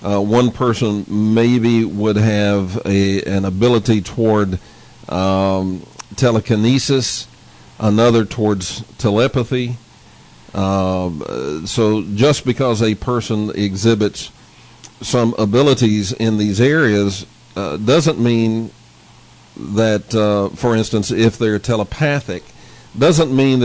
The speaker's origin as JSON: {"language": "English", "town": "Dallas", "region": "Texas", "country": "United States", "tie": "born or raised there", "said": "I grew up in Dallas, Texas"}